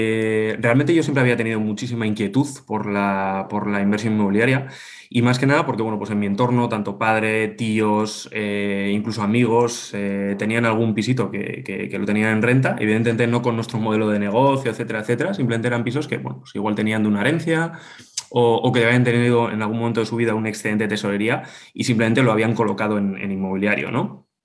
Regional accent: Bilbao, Basque Country, Spain; soy un chico de Bilbao, de 34 años, soy economista.

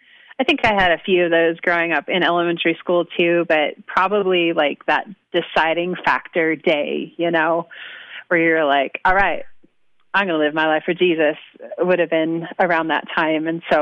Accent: Alaska, United States; now in Albany, United States; Yeah, well, I was born and raised in Alaska, loved it there, grew up.

